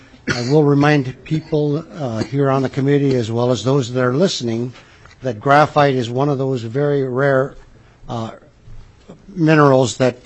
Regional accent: Golovin, Alaska, United States; I'm from Golovin

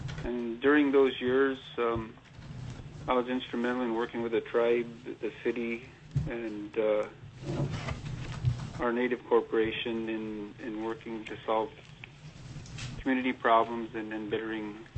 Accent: Unalakleet, Alaska, United States; also born or lived in St. Michael, Alaska; I reside here in Unalakleet, Alaska for a majority of my life. I was born in St. Michael, just south of here, and I come from a large family. My family moved here to Unalakleet in 1964

